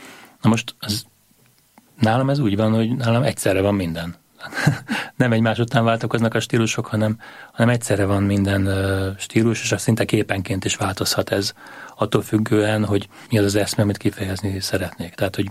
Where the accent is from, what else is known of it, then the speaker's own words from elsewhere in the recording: Hungary; ez a különlegesség, hogy mi magyarok vagyunk